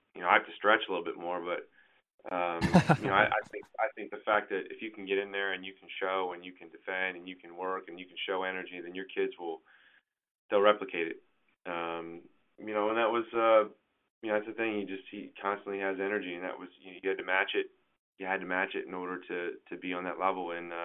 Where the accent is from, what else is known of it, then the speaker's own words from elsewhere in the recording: Germany; I grew up in Germany